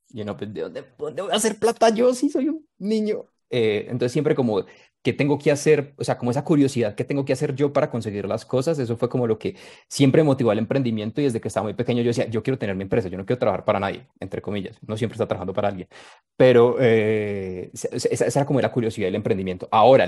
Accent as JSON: {"language": "Spanish", "town": "Manizales", "region": "Caldas", "country": "Colombia", "said": "nací, soy colombiano, de una ciudad llamada Manizales, en el centro de Colombia, en la mitad de las montañas, donde uno está como en una coquita, no hay mar, solo piensa que el mundo se acaba después de las montañas. Soy ingeniero industrial. Toda mi familia es de allá"}